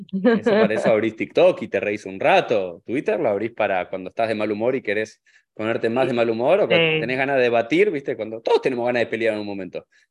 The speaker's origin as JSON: {"language": "Spanish", "country": "Argentina", "lives_now": "United States", "said": "lo que somos de Argentina, le decimos, uy, la nación es antisionista"}